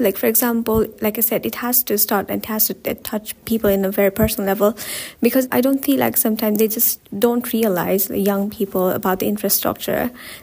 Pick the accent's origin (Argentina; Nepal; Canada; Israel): Nepal; English is a second language; I'm from Nepal. I'm an international student here.